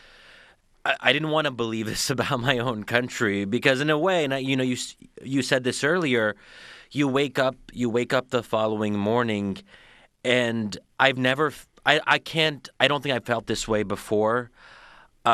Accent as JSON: {"language": "English", "country": "United States", "said": "And I have such a stake in the American project as an American, as a child of immigrants."}